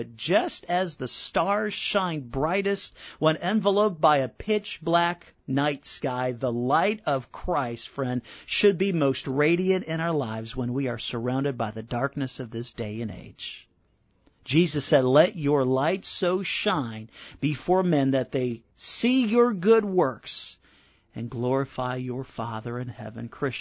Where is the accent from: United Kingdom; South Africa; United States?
United States; Chicago, Illinois; You know, I grew up in Chicago. Now, my family and I, we live out in the country.